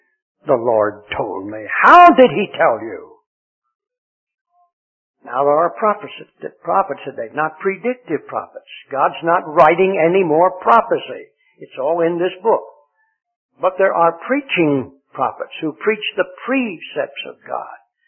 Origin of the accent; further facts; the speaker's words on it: Lancaster, Pennsylvania, United States; born there; There, where I was born in Lancaster, Pennsylvania